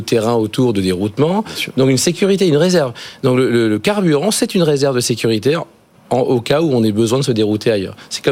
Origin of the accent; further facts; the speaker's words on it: Brittany, France; Moi, je suis breton.